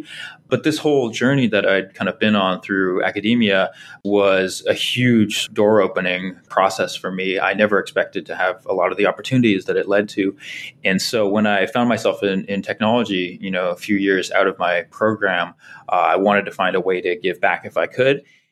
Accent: California, United States; Yeah, so I grew up in Silicon Valley in Marin County near San Francisco

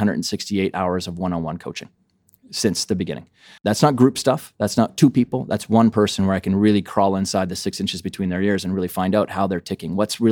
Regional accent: Canada; So, I'm Canadian, so everyone plays hockey. It's just, you come up with skates on.

